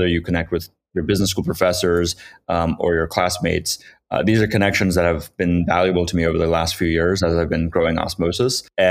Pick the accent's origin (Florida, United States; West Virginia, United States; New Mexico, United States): Florida, United States; Cape Canaveral; And then when we all moved to Florida, where I grew up in Cape Canaveral, which is where the space shuttles take off